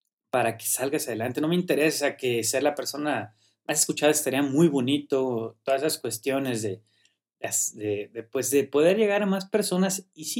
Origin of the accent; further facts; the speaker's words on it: Mexico; yo como creo como muchos mexicanos, latinos y personas en el mundo, pues quise ser futbolista también.